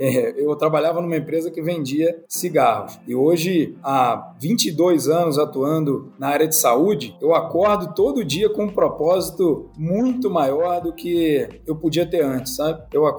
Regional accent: Niterói, Rio de Janeiro, Brazil; born there; Nasci na cidade de Niterói, no Rio de Janeiro.

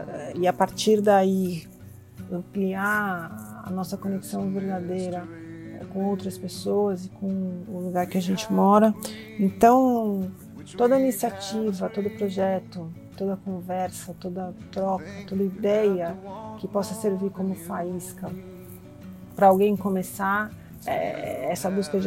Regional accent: São Paulo, Brazil; accent: São Paulo; Sou paulistana, nascida e criada na cidade de São Paulo, como deve estar dando para perceber pelo meu sotaque. Sou casada, não tenho filhos

